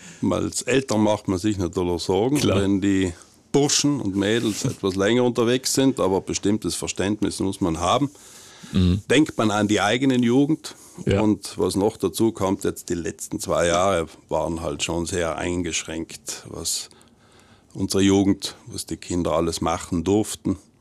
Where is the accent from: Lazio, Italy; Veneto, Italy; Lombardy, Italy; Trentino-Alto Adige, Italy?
Trentino-Alto Adige, Italy; Wir fühlen uns in Südtirol extrem wohl und deshalb werde ich meine Heimat so gesehen auch niemals verlassen, wenn ich nicht muss.